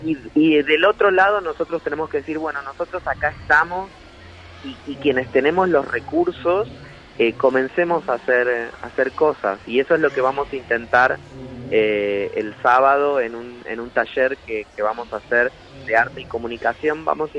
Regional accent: Río Grande, Tierra del Fuego, Argentina; Yo crecí en Río Grande.

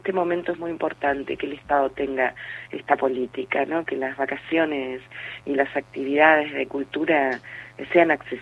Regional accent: Buenos Aires Province, Argentina; es importante que los bonaerenses sepamos que somos bonaerenses y que todo eso nos constituye

